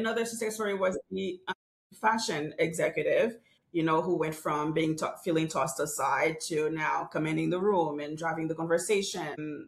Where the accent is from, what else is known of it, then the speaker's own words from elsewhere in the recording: Haiti; now in New York, United States; I was born and raised in Haiti, but I have spent 20 years in New York. So it wasn't a lie. But yes, I was born and raised in Haiti.